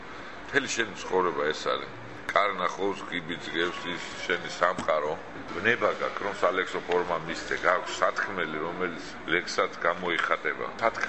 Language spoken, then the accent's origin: Georgian; Tbilisi, Georgia; born there; თბილისში დავიბადე და ცხოვრობენ